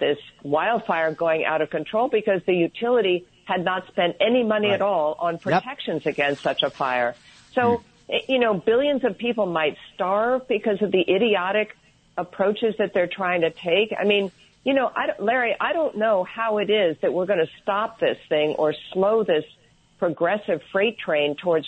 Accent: Sharon, Connecticut, United States; I grew up in Sharon, Connecticut, which of course was the home base for the entire Buckley family. In fact, we grew up next door to each other.

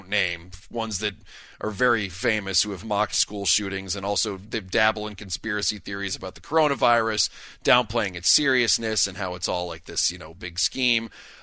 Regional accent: the South, United States; as someone growing up in the South

